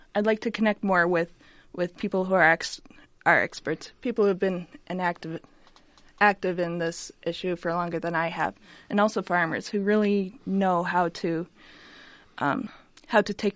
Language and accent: English; Iowa, United States; I grew up in Northwest Iowa.